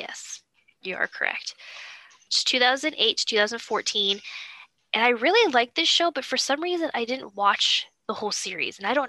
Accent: Ireland; Most likely sunlight because I'm Irish.

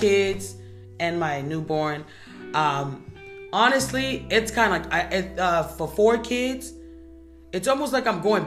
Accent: Tonga; I think when I was growing up in Tonga

